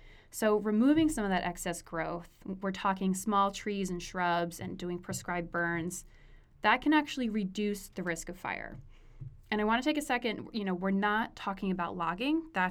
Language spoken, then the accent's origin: English; East Coast, United States; and I apologize, I'm from the East Coast, so you have to hear me say forest over and over again.